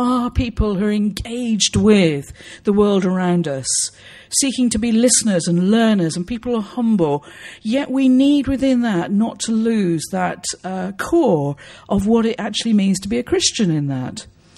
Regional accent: South West England, United Kingdom; now in London, United Kingdom; I'm unashamedly middle class, I'm white, I come from the West Country, and I live in inner city Peckham in southeast London.

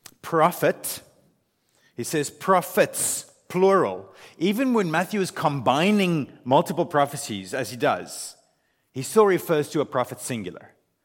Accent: Humansdorp, Eastern Cape, South Africa; When I speak to people from far away and they ask me where I grew up, I say Jeffreys Bay, because there's a chance they might know about Jeffreys Bay. No one knows where Himansdorp is, right? I grew up in Himansdorp

